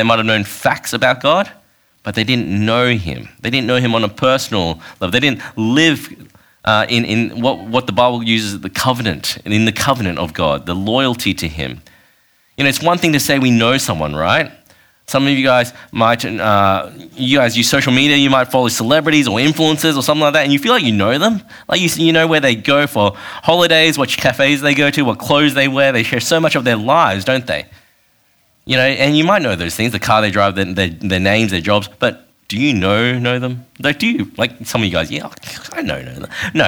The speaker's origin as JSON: {"language": "English", "country": "Australia", "tie": "born or raised there", "said": "growing up in Australia, you know, because I've got a Chinese and Taiwanese background. I grew up in Australia, and while I'm proud of my ethnicity and I've adopted some of the cultural values, I live and speak like an Australian, don't I?"}